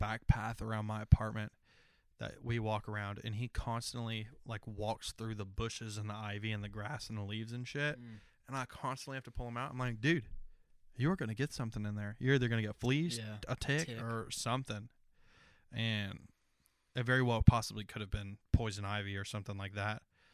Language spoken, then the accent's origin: English; Tennessee, United States; Well, I grew up in Tennessee and my grandparents had a farm and we would go out there for weeks at a time as kids.